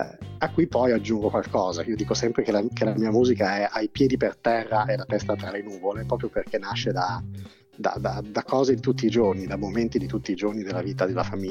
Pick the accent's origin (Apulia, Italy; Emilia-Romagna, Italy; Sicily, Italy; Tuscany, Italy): Apulia, Italy; Bari; now in Milan, Italy; Vivo a Milano, anche se sono di Bari, sono originario di Bari.